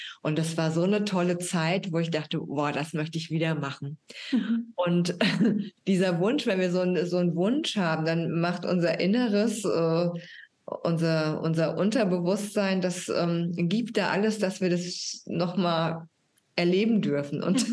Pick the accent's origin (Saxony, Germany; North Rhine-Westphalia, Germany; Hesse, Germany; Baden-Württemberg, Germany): Hesse, Germany; Frankfurt; born there; Also auch örtlich in Frankfurt am Main, wo ich geboren bin.